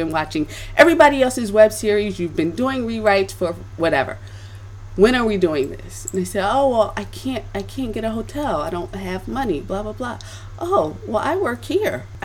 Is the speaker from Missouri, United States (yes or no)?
no; Philadelphia, Pennsylvania, United States; now in Los Angeles, United States; I'm from Philadelphia. If I was still there, oh, things would be done with my eyes closed